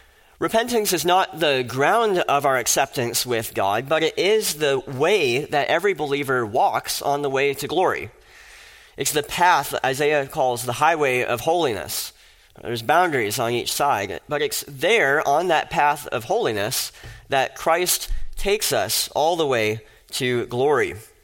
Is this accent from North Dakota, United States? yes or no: yes; Fargo, North Dakota, United States; I remember years ago when the President George W. Bush came to my hometown of Fargo, North Dakota